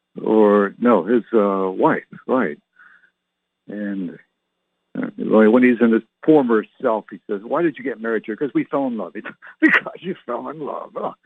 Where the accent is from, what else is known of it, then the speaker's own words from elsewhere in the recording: Canada; And I can remember when I was young, just a boy growing up in Canada, I used to watch that movie.